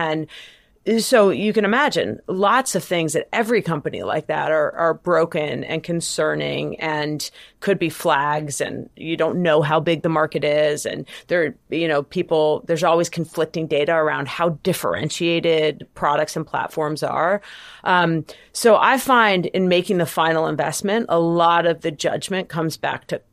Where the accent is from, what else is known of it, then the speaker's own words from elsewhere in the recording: Jamaica; born there; Well, I'm an immigrant, so maybe I was born in Jamaica.